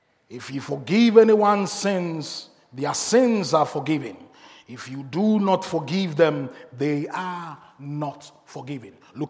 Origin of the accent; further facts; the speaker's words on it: Ghana; I come from Ghana originally.